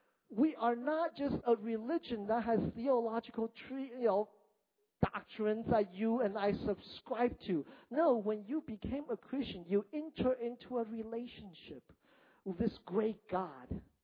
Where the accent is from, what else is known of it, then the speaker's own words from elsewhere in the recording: California, United States; I love basketball. I come from the Bay Area, and it's a great season of basketball for Warriors fan.